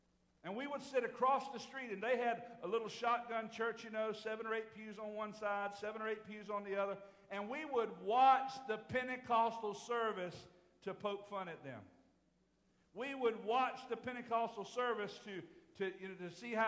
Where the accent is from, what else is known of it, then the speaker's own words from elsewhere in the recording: Hertford, North Carolina, United States; I remember growing up in Hertford, North Carolina.